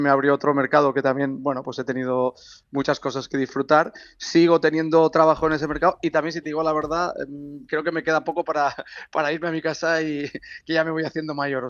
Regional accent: Valencia, Valencian Community, Spain; yo por ejemplo soy de Valencia

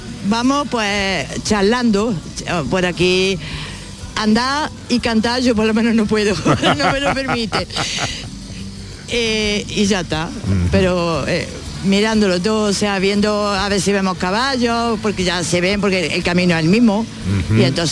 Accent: Andújar, Andalusia, Spain; Yo sí soy de Andújar, nací en Andújar y crié en Andújar y toda la vida en Andújar. Y muy romera.

